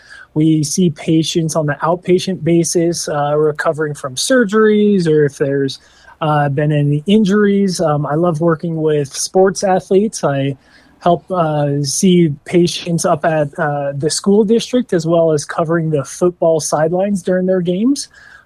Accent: Colorado Springs, Colorado, United States; now in Kemmerer, United States; I'm originally from Colorado Springs. I met my wife in Evanston, Wyoming

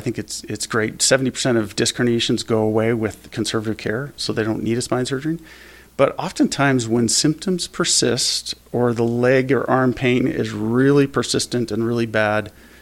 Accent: Pocatello, Idaho, United States; I grew up in Pocatello, went to med school in Seattle at the University of Washington

